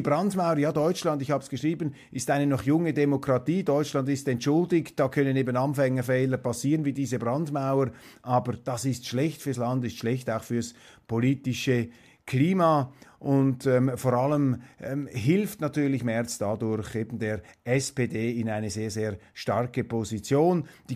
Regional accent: Switzerland; Die haben da ein anderes Verständnis, einen anderen Blick jetzt als ich, als Schweizer, der das von außen betrachtet.

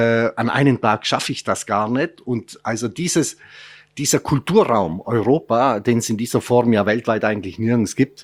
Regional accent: Italy; German is a second language; Ich komme aus Italien

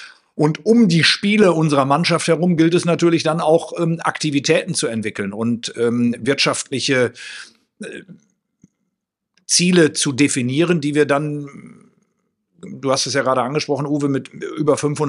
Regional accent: Münster, North Rhine-Westphalia, Germany; Ich komme ja aus Münster. Mein Heimatverein ist Preußen Münster.

